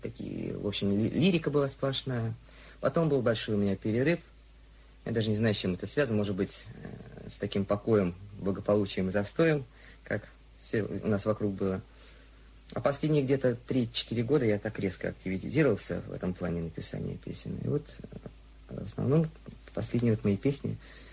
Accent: Pavlovsk, Saint Petersburg, Russia; я, можно сказать, вырос в Павловске, во дворце.

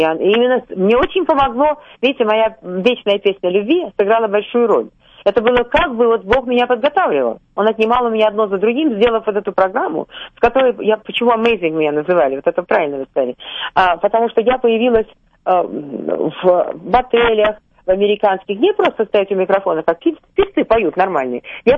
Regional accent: Russia; они не верили, что я из России.

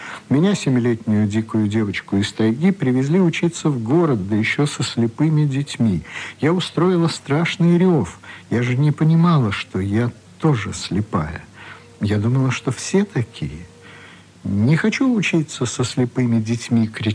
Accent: Amur Oblast, Russia; also born or lived in Altai Krai; Я родилась в Алтайском крае. В начале 30-х годов, когда мне было несколько недель от рождения, родители моих раскулачили и выслали в Амурскую область.

